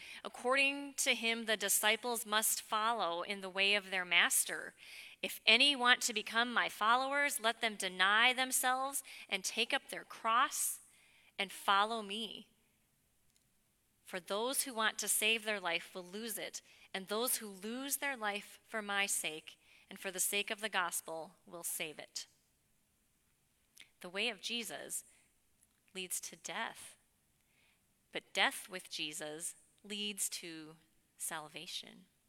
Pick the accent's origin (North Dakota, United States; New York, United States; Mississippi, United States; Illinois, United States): North Dakota, United States; you know where I grew up in North Dakota, there wasn't a lot of water, certainly not standing water.